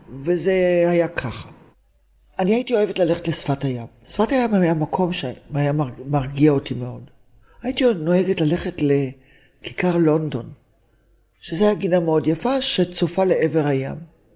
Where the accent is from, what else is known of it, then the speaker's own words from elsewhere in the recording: Tel Aviv, Tel Aviv District, Israel; also born or lived in Hulata; אני בת 70 פלוס. אני בעצם נולדתי בצפון הארץ בקיבוץ, קיבוץ חולתה. כן, ובגיל מאוד צעיר, בערך בגיל 5, משהו כזה, עברנו לשיקון עובדים רמת אביב בעבר לירקון. ובשנות ה-60 נאלצתי לעזוב את העיר שמאוד אהבתי.